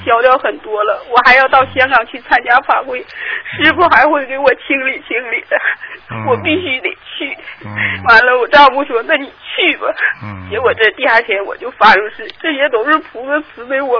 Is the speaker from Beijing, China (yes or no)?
no; Changchun, Jilin, China; 我是长春的。